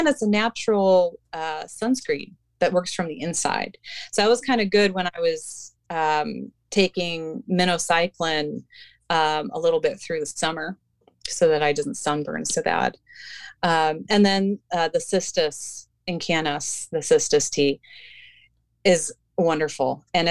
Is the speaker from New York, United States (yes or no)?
no; St. Louis, Missouri, United States; growing up in St. Louis, which has a lot of lead, there were lead smelters in St. Louis